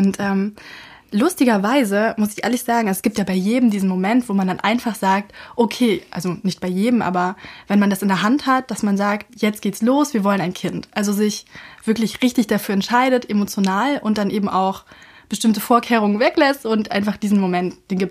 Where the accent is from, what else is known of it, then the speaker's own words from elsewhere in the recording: Berlin, Germany; Ich komme aus Berlin, bin Anfang 30